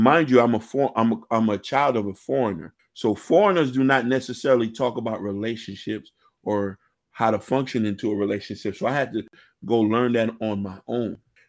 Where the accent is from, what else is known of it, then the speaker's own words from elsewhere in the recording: Miami, Florida, United States; Now, for me, I grew up in Miami, so we wanted the girls with the long weave, fat asses, and you know what I mean?